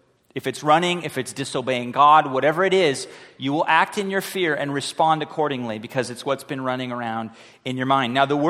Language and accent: English; Costa Mesa, California, United States; I grew up in Costa Mesa near the beach. I could get on my bicycle and ride to the beach.